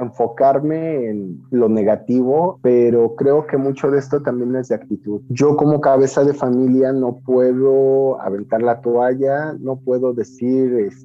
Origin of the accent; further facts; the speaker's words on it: Mexico; al final soy mexicano y me las ingenio